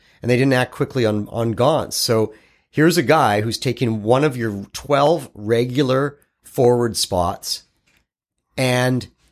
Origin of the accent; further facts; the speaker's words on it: Scotland, United Kingdom; And I am a Scottish Jew, folks.